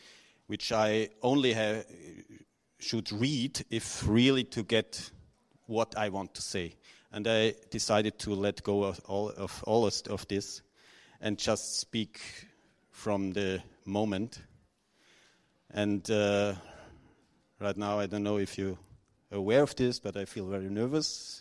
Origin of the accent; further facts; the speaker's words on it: Austria; now in Zurich, Switzerland; I'm living in Zurich, Switzerland. I'm originally from Austria.